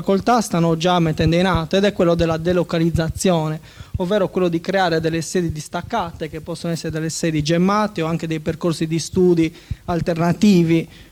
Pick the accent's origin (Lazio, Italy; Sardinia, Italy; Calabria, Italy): Sardinia, Italy; San Gavino; Io sono un esempio, sono di San Gavino